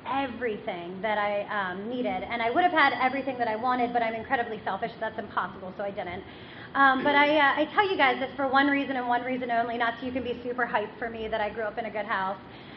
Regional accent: Pittsburgh, Pennsylvania, United States; also born or lived in Philadelphia; now in York, United States; I grew up in Pittsburgh. And I lived in Philadelphia for like the past, well, I live in York now, but for 5 years I lived in Philadelphia.

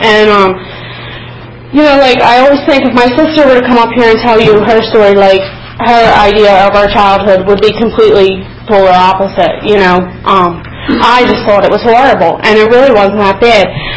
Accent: Philadelphia, Pennsylvania, United States; I grew up in West Philadelphia, and, you know, like, I had this really awesome set of friends, and I just never felt right.

